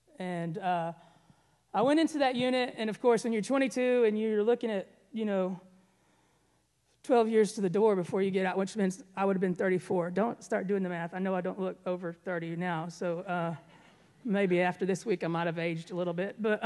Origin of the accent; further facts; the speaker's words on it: Arkansas, United States; I was born in Arkansas, raised in Arkansas, came from a home that was dysfunctional.